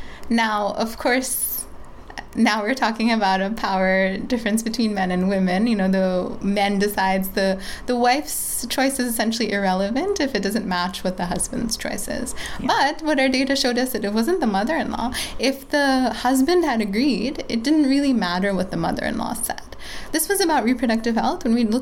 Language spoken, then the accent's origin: English; Bangladesh; I mentioned I'm from Bangladesh